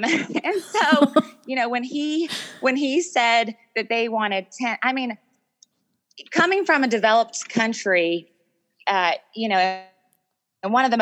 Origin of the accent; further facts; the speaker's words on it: United States; I'm an American, and that comes with a whole set of privileges.